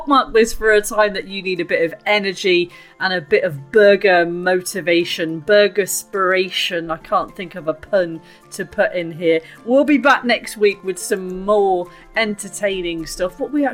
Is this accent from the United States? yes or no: no; Coventry, West Midlands, United Kingdom; I'm only from Coventry, you see. So yeah, bap as well.